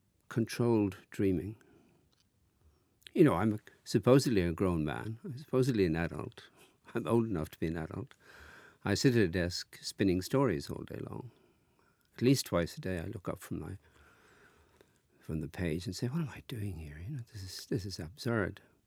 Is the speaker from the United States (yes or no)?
no; Wexford, Leinster, Ireland; born there; also born or lived in Dublin; Well, I lived in Dublin first, you know, because I was born in Wexford. I came to Dublin when I was 17, 18